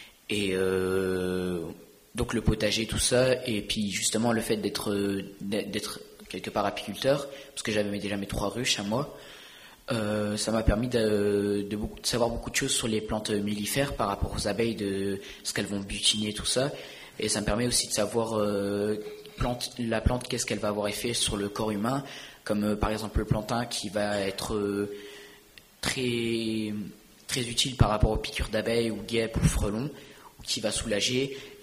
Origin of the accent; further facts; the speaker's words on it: Braine-l'Alleud, Walloon Brabant, Belgium; born there; moved away; also born or lived in Aix-en-Provence; je suis né à Braine-l'Alleud, comme je vous avais déjà dit. Et par contre, je suis allé directement dans le sud, où j'ai vécu à Aix-en-Provence quelques temps, et après je suis parti à la campagne.